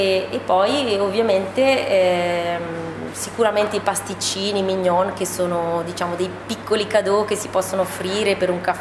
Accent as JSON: {"language": "Italian", "town": "Lonato del Garda", "region": "Lombardy", "country": "Italy", "moved": "as an adult", "lives_now": "Agordo, Italy", "said": "sono originaria del Lago di Garda, per l'esattezza vengo da Lonato del Garda, un paesino appunto in provincia di Brescia e mi sono trasferita ad Agordo da circa 2 anni per motivi di lavoro."}